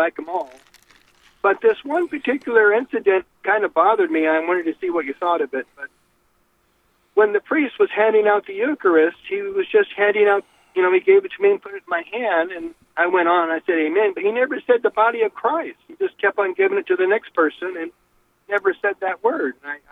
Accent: Seattle, Washington, United States; now in New York City, United States; You know, I just moved out to New York City. I'm new out here. I'm originally from Seattle.

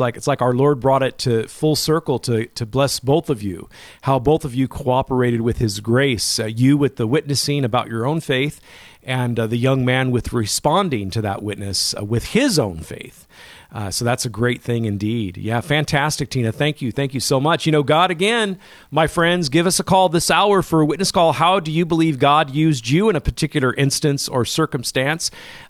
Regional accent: Modesto, California, United States; also born or lived in Gustine; I grew up in the Modesto area, born in the little Portuguese town of Gustin back in the 1960s, and was raised, however, in Modesto

